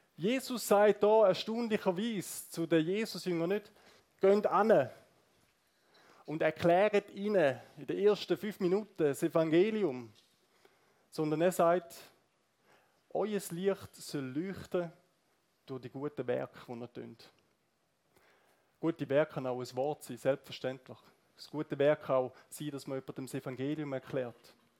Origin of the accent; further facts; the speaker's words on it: St. Gallen, Switzerland; Ich merke das schon hier im Kanton Aargau oder ganz egal, wo auf dieser Welt, zum Beispiel als St. Galler, brauchst du auch Mut.